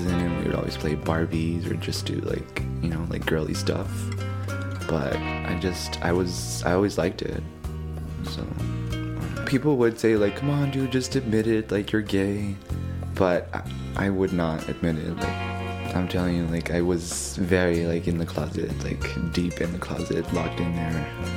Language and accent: English; El Paso, Texas, United States; I'm born and raised here in El Paso. Mainly, I grew up in the Lower Valley. The hood of El Paso, you know, it's an awesome place.